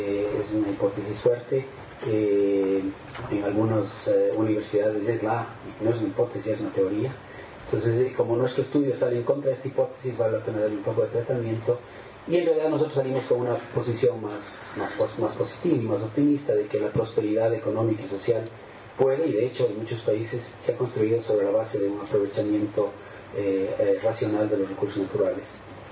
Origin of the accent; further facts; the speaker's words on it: Ecuador; Yo vengo del Ecuador y dividimos la historia de nuestro país en la época del cacao, en la época del banano, en la época del petróleo.